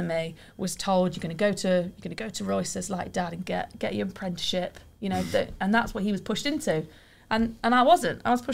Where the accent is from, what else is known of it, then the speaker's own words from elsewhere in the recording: Derby, East Midlands, United Kingdom; we're from Derby